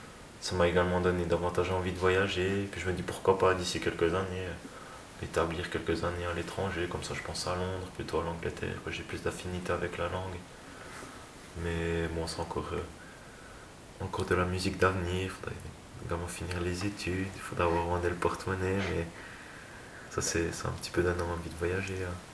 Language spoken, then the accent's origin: French; Jura, Switzerland; que j'habitais comme ça dans une ville, surtout quand on est jurassien, ça fait un grand changement.